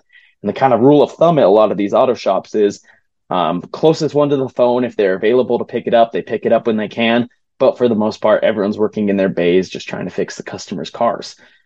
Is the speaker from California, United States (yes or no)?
yes; California, United States; also born or lived in Brazil / Texas, United States / Tennessee, United States / Florida, United States; I grew up in Southern California, but since then, I've had the amazing opportunity to live kind of all over the place.